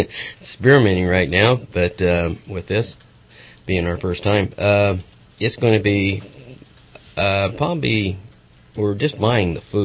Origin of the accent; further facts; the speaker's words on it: Van Nuys, California, United States; So I think it's where I grew up in Van Nuys, it was all about hot rods and cars.